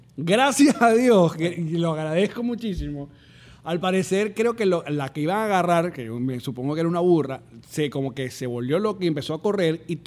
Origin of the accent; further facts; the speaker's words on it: Maracay, Aragua, Venezuela; Como ya saben, yo soy de Maracay.